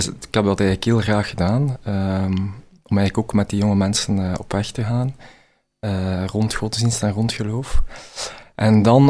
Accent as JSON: {"language": "Dutch", "town": "Ghent", "region": "Flanders", "country": "Belgium", "said": "Ik ben een Gentenaar, dat zal uw luisteraars zullen dat wel al ontdekt hebben. Alhoewel mijn beide ouders eigenlijk afkomstig zijn uit West-Vlaanderen."}